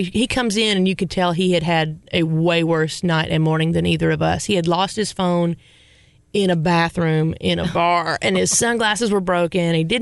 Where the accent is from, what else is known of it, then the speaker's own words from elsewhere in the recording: Mammoth Spring, Arkansas, United States; I'm from the Ozark Mountains. I'm from Arkansas.